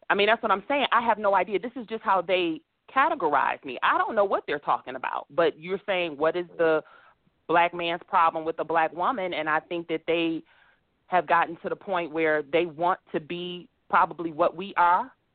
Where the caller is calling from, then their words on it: Michigan, United States; I'm calling from Michigan.